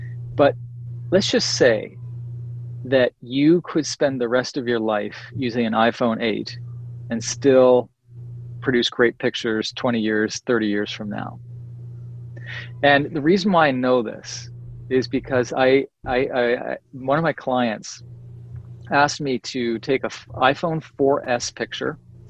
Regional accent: Saint John, New Brunswick, Canada; And it's in the restaurant in my hometown, in St. John, New Brunswick, Tandy's Indian restaurant.

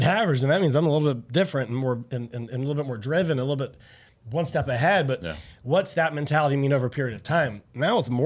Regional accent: Las Vegas, Nevada, United States; I grew up in Las Vegas, so the first 12 years of my life were

